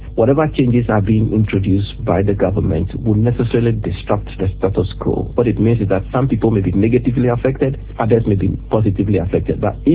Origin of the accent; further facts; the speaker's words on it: Ghana; if indeed we are incentivizing Ghanaian entrepreneurs and businessmen to actually produce this, then we as Ghanaian consumers must learn to develop the taste for these products.